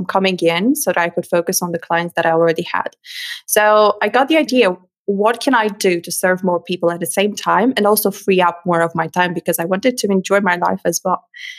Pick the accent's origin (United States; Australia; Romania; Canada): Romania; English is a second language; now in Germany; I'm originally from Romania and my business started in Romania. Okay. At the point when I decided to create the course, I had already moved to Germany